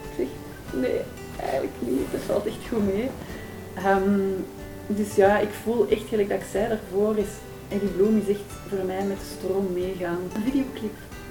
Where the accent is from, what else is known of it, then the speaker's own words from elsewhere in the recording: Wilrijk, Antwerp, Belgium; ik kom van Wilrijk. Geboren en getogen, ja.